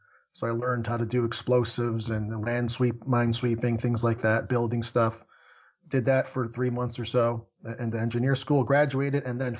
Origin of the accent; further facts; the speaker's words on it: Warren, New Jersey, United States; also born or lived in Italy; I lived in New Jersey my whole life, but I came from Italy when I was two. So I came here, lived my life in New Jersey.